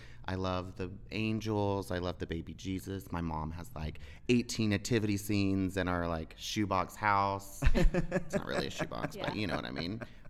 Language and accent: English; Texas, United States; People love when I say I'm from Texas.